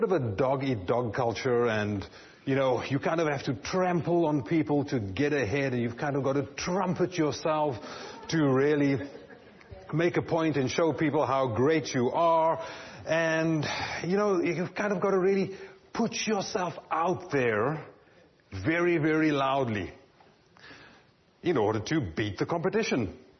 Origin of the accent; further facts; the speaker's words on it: South Africa; You know that I'm from South Africa.